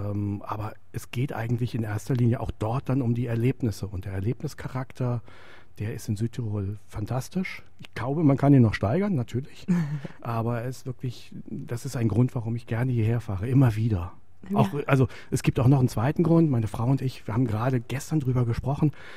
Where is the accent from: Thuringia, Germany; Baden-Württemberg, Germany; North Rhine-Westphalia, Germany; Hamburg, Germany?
Hamburg, Germany; In Hamburg, wo ich herkomme, kann ich Ihnen das runterbeten.